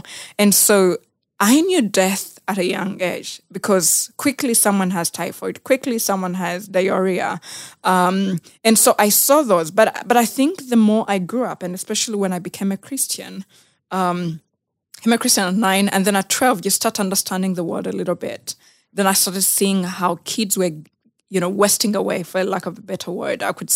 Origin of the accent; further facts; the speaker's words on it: Jinja, Eastern Region, Uganda; born there; English is a second language; So I was born in Jinja in the 1990, and then my parents separated in January 1991. And I think because of shame, my mom moved to Kalere.